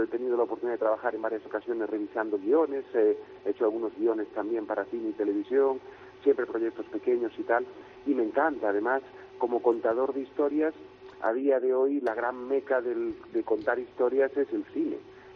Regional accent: Galicia, Spain; Yo siempre presumo de mi tierra y de Galicia

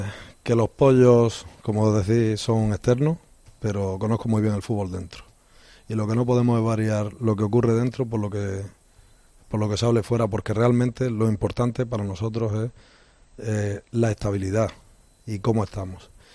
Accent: Motril, Andalusia, Spain; Mira, yo soy un paleto, soy de Motril.

